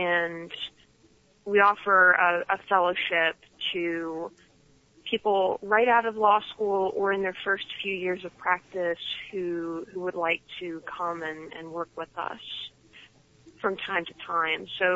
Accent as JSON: {"language": "English", "region": "North Carolina", "country": "United States", "tie": "born or raised there", "said": "I grew up here in North Carolina and have roots in both the eastern and western parts of the state."}